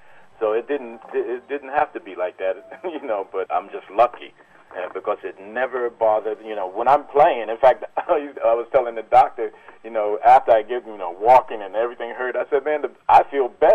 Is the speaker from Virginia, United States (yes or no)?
no; New York, United States; also born or lived in New Jersey; I grew up in New York and New Jersey, and so a lot of those things are just like breathing.